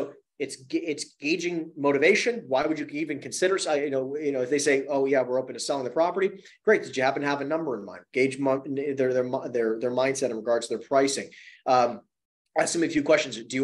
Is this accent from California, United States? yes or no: no; New Jersey, United States; Because again, I'm from New Jersey, right? New York, New Jersey, we talk really fast.